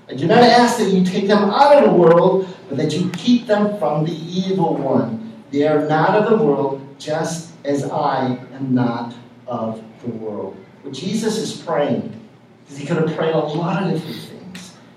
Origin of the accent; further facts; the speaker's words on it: United States; naturalized because I wasn't born in America, came here when I was like 2 years old, and so it was like I grew up in America